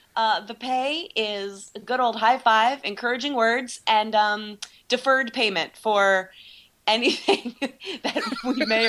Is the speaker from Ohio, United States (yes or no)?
yes; Ohio, United States; I am from Ohio, and my mom just sent a picture of, she's getting my parents are putting an addition on the back of the house.